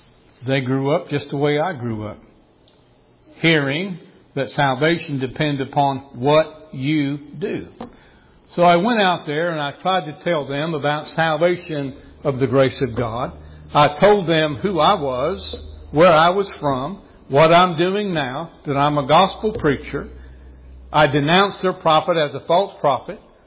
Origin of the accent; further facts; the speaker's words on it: Rocky Mountains, United States; I grew up out in the Rocky Mountains, and I grew up in a very religious family. I grew up in what is called Mormonism.